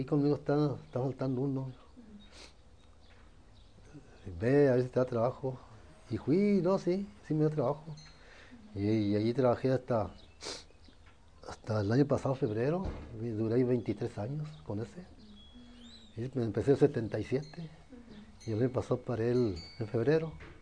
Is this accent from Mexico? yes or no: yes; Guadalupe, Mexico; hasta pues nosotros somos de Guadalupe